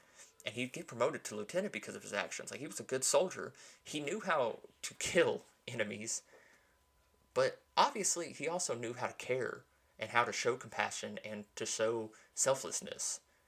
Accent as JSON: {"language": "English", "country": "United States", "said": "obviously, I'm an American, so I'm mildly biased towards our own military heroes."}